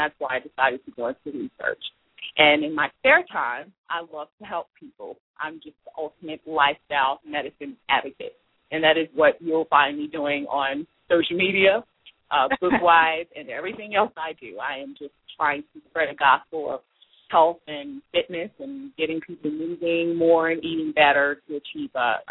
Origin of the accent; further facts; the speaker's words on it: Chicago, Illinois, United States; I grew up in the Englewood community in Chicago, and we hear about the Englewood community in Chicago all over the nation, and that's where I grew up.